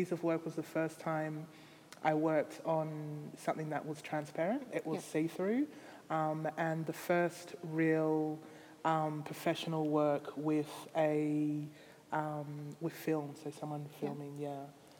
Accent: Australia; also born or lived in Haiti; growing up in Australia, predominantly white and adopted from Haiti.

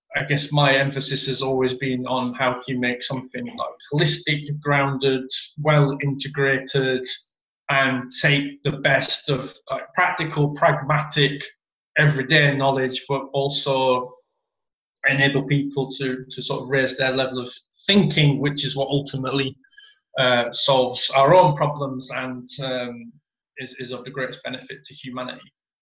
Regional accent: Barnsley, Yorkshire and the Humber, United Kingdom; born there; So originally I'm born from Barnsley, a small mining town in the north of England

